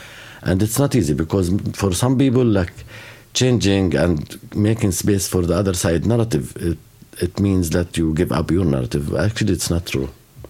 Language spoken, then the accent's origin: English; Jerusalem, Palestine; Yeah, so I grew up around Jerusalem, so I know a little Hebrew, like music, maybe more.